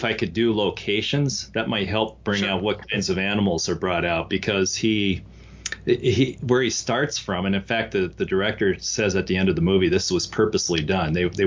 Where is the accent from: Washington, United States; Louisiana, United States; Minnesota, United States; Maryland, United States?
Washington, United States; Of course, I'm biased because I'm from Eastern Washington, but just the Palouse area, the rolling hills